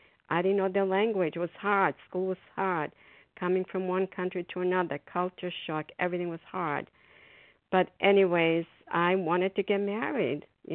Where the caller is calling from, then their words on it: Massachusetts, United States; and I'm calling from Massachusetts.